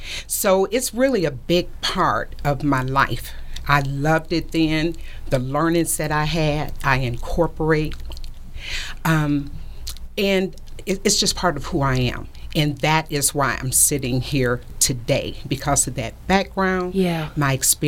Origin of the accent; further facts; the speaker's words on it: Detroit, Michigan, United States; also born or lived in South Georgia; So with that, I was raised both in South Georgia and also Detroit.